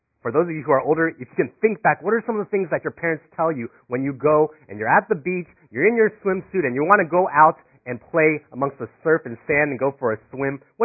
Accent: Florida, United States; I did not grow up in California. I grew up in Florida, where the water is considerably warmer.

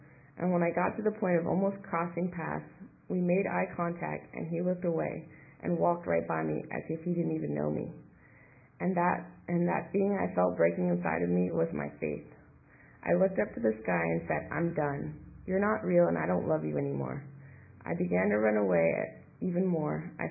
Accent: Berkeley, California, United States; I grew up in Berkeley, just a few blocks away from UC Berkeley, and there were many kids in our neighborhood, just a lot of college students.

